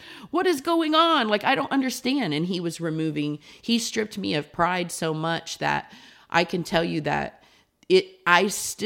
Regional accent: Lima, Ohio, United States; I had always called Lima, Ohio, that's my hometown, I'd always called it God forsaken.

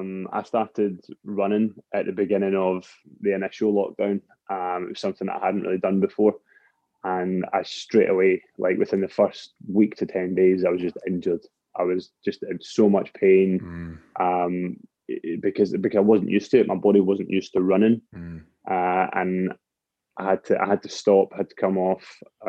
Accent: Paisley, Scotland, United Kingdom; born there; I was born in Paisley, which is not far from where I am at the moment, and I was the youngest of 4 boys

